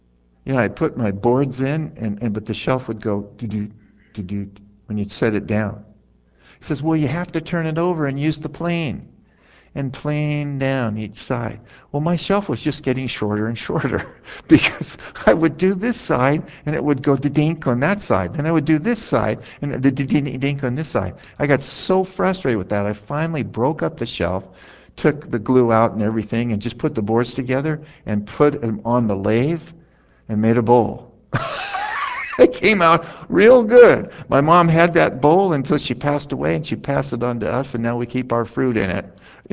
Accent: California, United States; And he's preaching in Philadelphia, and I'm from California.

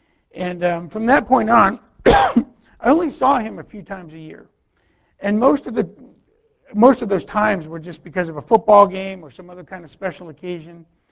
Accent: Anaheim, California, United States; also born or lived in Corona; now in Colorado, United States; We moved back from Corona to Anaheim. In fact, yesterday I was driving around. I'm visiting from Colorado for a few days while my wife is on the women's retreat. We looked at some old houses. where I lived

